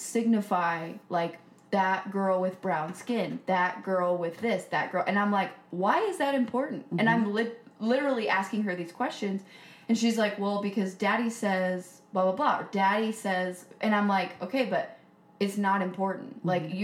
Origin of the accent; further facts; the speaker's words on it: Duncanville, Texas, United States; I'm from Duncanville.